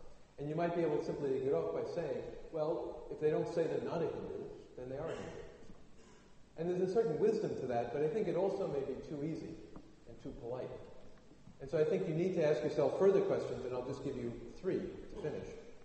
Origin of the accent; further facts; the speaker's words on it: United States; I mean, I'm from the United States, as you may guess.